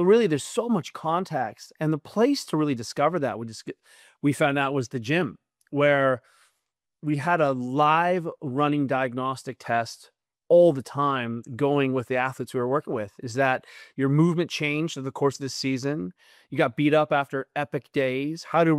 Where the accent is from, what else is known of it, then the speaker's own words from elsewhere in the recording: southern Germany, Germany; So again, I grew up in Southern Germany. Our school got out at noon on Wednesday. We ski.